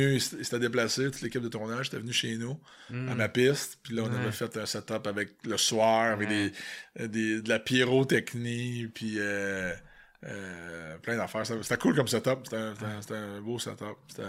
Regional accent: Quebec, Canada; Puis, tu sais, je venais de la Mauricie.

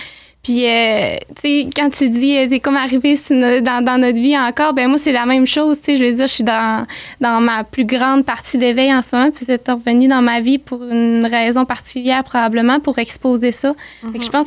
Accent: Saint-Prime, Quebec, Canada; now in Saguenay, Canada; Moi, je suis une petite fille du Lac-Saint-Jean. J'ai été élevée à Saint-Prime avec mon papa Michel. Fait que depuis que je suis toute petite, c'est ça. Je vis ma petite vie à Saint-Prime avec mon papa.

